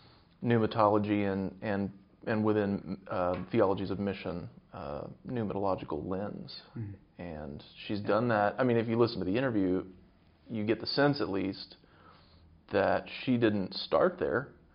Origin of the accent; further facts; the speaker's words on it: United States; As an American, I'm a sucker for a British accent.